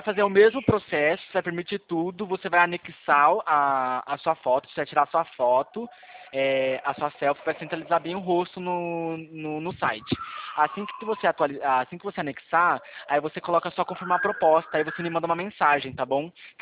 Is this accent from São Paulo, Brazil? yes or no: yes; São Paulo, Brazil; Eu sou de São Paulo também, tá? Mas sou de interior. Sou do interior de São Paulo.